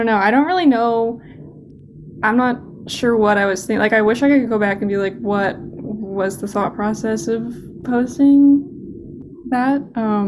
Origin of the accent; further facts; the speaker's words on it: Vermont, United States; So I'm from Vermont, so I went back home and I was doing it like out of my bedroom.